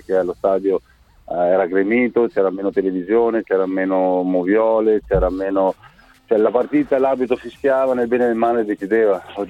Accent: Veneto, Italy; Io sono veneto, però dicono a voglia.

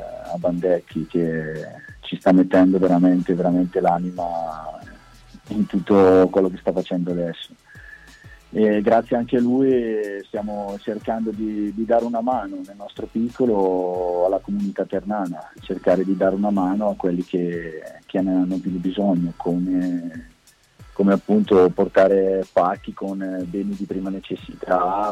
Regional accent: Bergamo, Lombardy, Italy; come anche il mister, che siamo di Bergamo, siamo lontani

